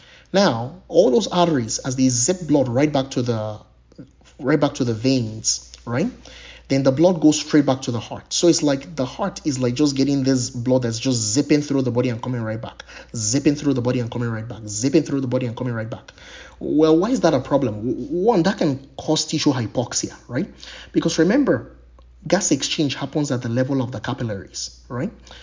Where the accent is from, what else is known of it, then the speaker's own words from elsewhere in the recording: Nigeria; Remember, Nigeria was colonized by the British, and I'm from Nigeria.